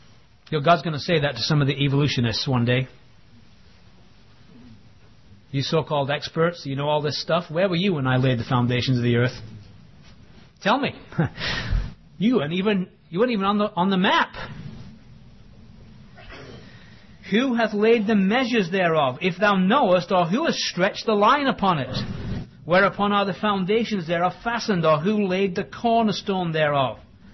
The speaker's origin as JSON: {"language": "English", "region": "England", "country": "United Kingdom", "lives_now": "United States", "said": "I know I'm an Englishman."}